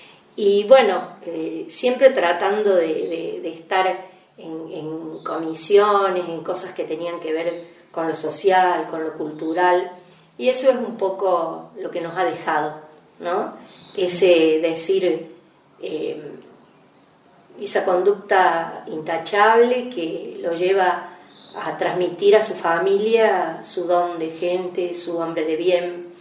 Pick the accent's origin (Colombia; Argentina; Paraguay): Argentina; Santa Fe; Cuando nosotros nos venimos de Santa Fe, durante muchos años éramos del núcleo de toda la … los únicos que no quedaron en Santa Fe fuimos nosotros.